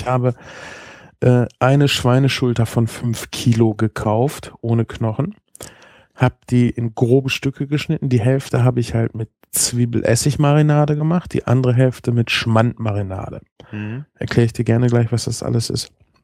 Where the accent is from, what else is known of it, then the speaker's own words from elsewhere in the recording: Espelkamp, North Rhine-Westphalia, Germany; wir kommen ja eigentlich aus Espelkamp. Das ist eine Flüchtlingsstadt.